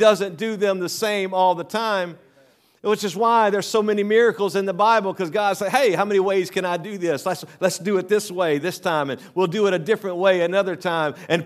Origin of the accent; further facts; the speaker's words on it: Louisiana, United States; I'm from Louisiana, so typically I go unique, and my daughter makes fun of me.